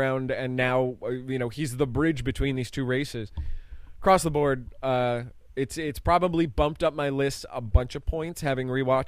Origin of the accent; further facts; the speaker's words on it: New Jersey, United States; We're from New Jersey. You don't apologize.